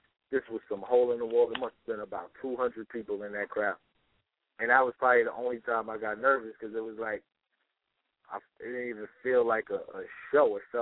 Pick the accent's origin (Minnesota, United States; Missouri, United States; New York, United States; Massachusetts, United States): New York, United States; Queens; Oh, well, I'm from Queens, New York, Left Rack City to be exact.